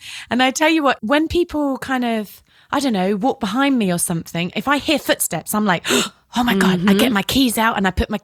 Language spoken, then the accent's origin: English; South West England, United Kingdom; And I'm from Devon and it's very safe.